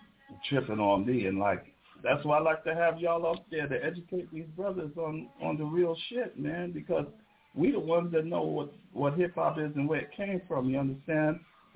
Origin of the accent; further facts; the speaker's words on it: New York City, New York, United States; I'm from Crown Heights, Brooklyn, in the house.